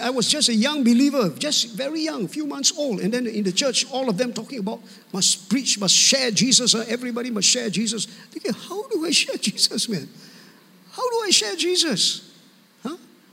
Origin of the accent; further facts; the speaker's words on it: Penang, Malaysia; English is a second language; David, I'm from Penang, you know, so Hokkien words are all come out, very fast one.